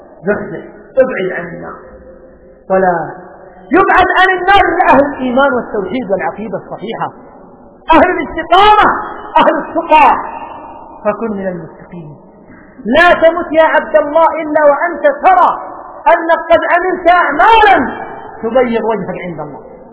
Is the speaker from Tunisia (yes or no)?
no; Yemen; محزن عندنا في اليمن